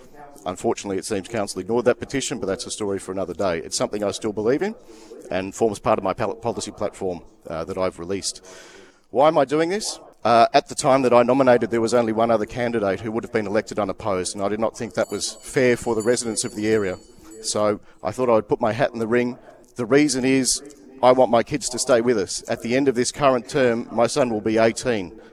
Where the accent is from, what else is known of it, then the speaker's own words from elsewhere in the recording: Melbourne, Victoria, Australia; I grew up in Melbourne in the suburb of Moonee Ponds, which many of you might recognise as Dame Edna Everidge's home.